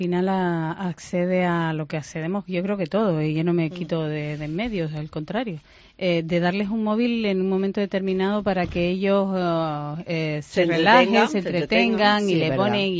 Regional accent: Canary Islands, Spain; somos Canarias el principal consumidor de pornografía

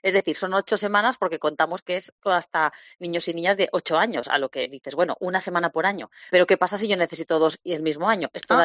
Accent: Barcelona, Catalonia, Spain; al menos en Barcelona de donde yo soy

